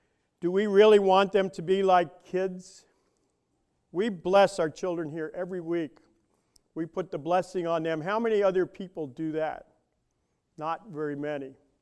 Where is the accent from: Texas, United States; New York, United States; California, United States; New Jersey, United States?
New York, United States; New York City; and I'm from New York City, so I don't get to see too many farmers